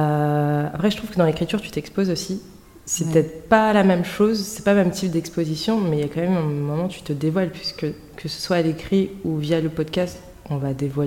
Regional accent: France; also born or lived in Spain / Turkey; now in Côte d'Ivoire; Je suis franco-bissau-guinéenne. Je suis née et j'ai grandi en France. Et j'ai reçu la culture bissau-guinéenne par mes parents, mes deux parents.

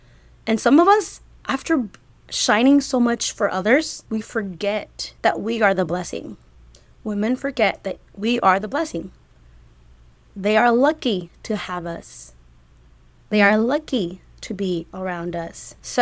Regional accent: United States; I'm ashamed to say that I'm an American right now.

